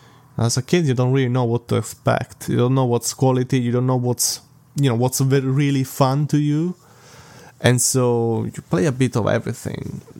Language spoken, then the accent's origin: English; Italy; first language Italian; English is a second language; initially, I would watch it in my native language, which is Italian. So I watched, you know, every Italian episode I could get my hands on by watching. I didn't even have access to Cartoon Network. We do have Cartoon Network in Italy